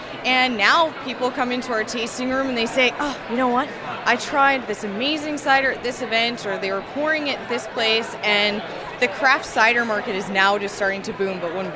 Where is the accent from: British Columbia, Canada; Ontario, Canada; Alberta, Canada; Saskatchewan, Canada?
British Columbia, Canada; Oliver; Yes, I was born and raised in Orchard in Oliver. My family is from Portugal, actually. So I'm a half generation.